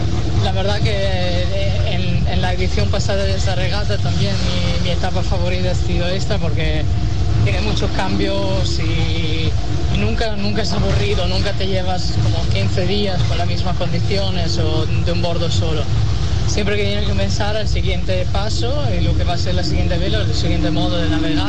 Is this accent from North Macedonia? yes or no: no; Italy; Spanish is a second language; now in United States; yo, que soy de Italia, pero ahora mismo vivo en Estados Unidos.